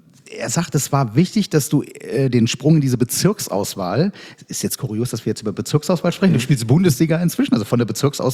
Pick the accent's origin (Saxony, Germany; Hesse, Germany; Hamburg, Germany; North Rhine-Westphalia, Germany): Hesse, Germany; Kassel; born there; Ich bin jetzt in Kassel geboren